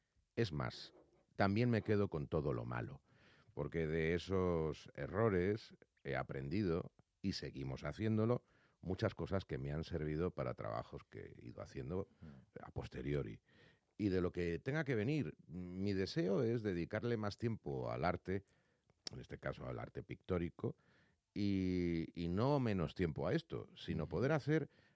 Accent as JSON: {"language": "Spanish", "town": "Madrid", "region": "Community of Madrid", "country": "Spain", "said": "Soy madrileño y madrileño moriré. Mi estado ideal sería a caballo entre Madrid y Málaga."}